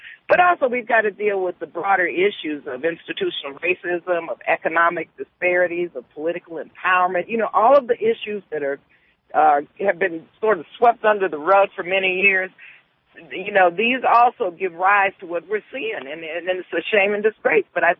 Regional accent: Oakland, California, United States; I come from the Bay Area in Oakland.

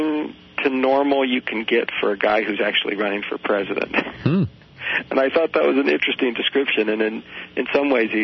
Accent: Nebraska, United States; He was one of my heroes growing up in Nebraska, not the same state, but same region.

